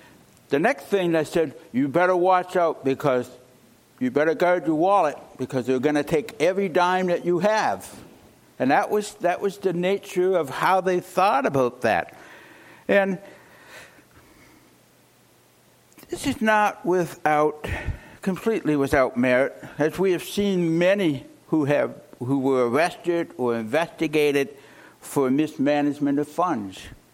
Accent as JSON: {"language": "English", "region": "Nova Scotia", "country": "Canada", "tie": "born or raised there", "said": "when I was a little boy, when I used to be in my hometown back in Nova Scotia"}